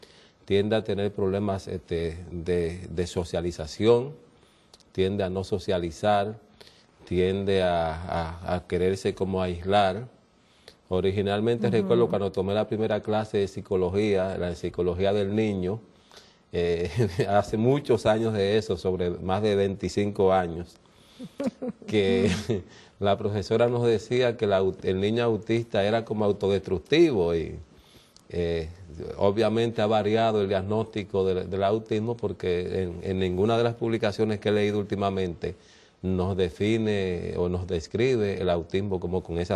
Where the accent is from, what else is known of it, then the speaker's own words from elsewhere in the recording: Dominican Republic; also born or lived in New York / Puerto Rico; now in United States; yo soy oriundo, nacido en la República Dominicana y me desarrollé como hombre principalmente en Nueva York y Puerto Rico.